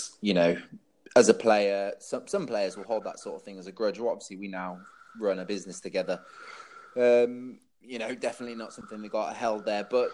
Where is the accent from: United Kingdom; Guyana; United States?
United Kingdom; England; I've played, as an English player, I've probably played for, me and a few other people have played for some of the most amount of teams, if that makes sense, in the UK.